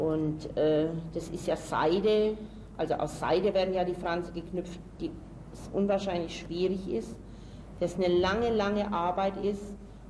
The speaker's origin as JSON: {"language": "German", "town": "Nițchidorf", "region": "Timiș County", "country": "Romania", "said": "Also bei uns im Dorf, wo ich herkomme, aus Nitzkidorf, da gab es verschiedene Trachten."}